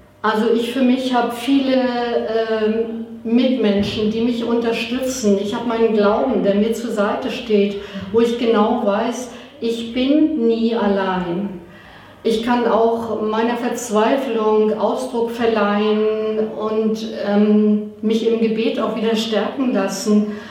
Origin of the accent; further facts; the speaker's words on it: Northern Germany, Germany; so als Norddeutscher, ne? Ganz geradeaus.